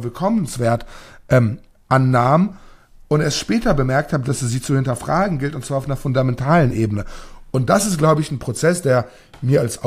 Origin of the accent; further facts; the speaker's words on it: Ludwigshafen, Rhineland-Palatinate, Germany; die in meiner Heimatstadt Ludwigshafen alles verändert hat und die Innenstadt zur Unkenntlichkeit transformiert hat